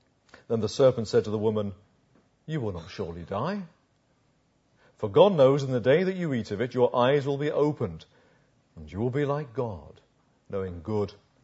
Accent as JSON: {"language": "English", "town": "Uxbridge", "region": "London", "country": "United Kingdom", "tie": "born or raised there", "said": "Where I grew up in Uxbridge, there's a martyr's memorial."}